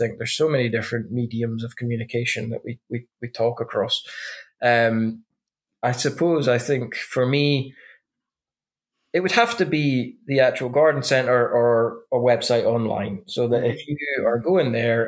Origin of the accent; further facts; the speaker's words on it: Scotland, United Kingdom; that's not just because I'm Scottish